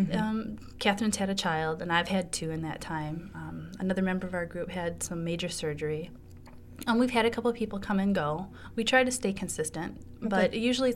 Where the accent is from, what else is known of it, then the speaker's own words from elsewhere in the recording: Philippines; now in Michigan, United States; we were talking about how I'm Filipina.